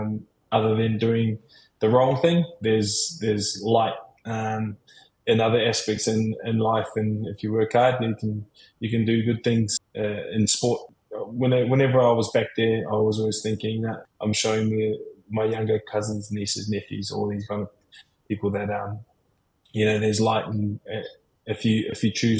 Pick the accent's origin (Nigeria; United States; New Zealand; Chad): New Zealand; but my family's all Kiwi, so we're all from New Zealand.